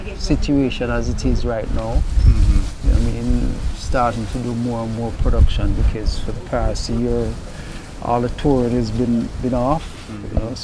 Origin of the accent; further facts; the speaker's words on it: Whitfield Town, Kingston, Jamaica; I'm from Whitfield Town, and he's further up the road.